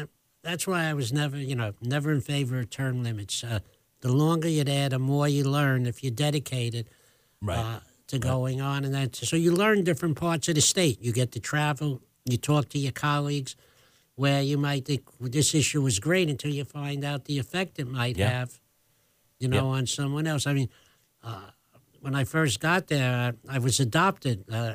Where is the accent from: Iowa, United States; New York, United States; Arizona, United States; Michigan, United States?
New York, United States; Brooklyn; learned a lot that I wouldn't know from a kid growing up in Brooklyn.